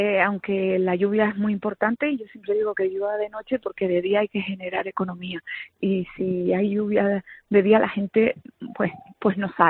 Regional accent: Canary Islands, Spain; Yo soy Gran Canaria hasta la médula.

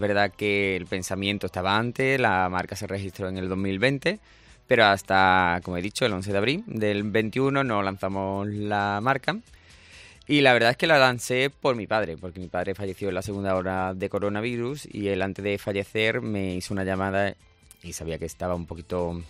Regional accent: Andalusia, Spain; es súper nervioso porque soy el primer andaluz invitado

